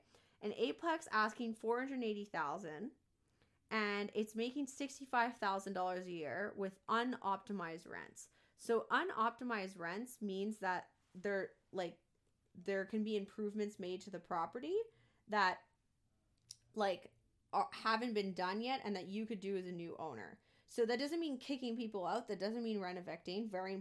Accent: Canada; It must be impossible as a Canadian to be able to buy

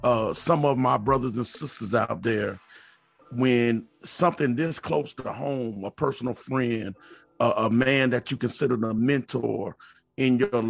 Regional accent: San Antonio, Texas, United States; I'm from San Antonio, graduated, and we get pulled over after a football game

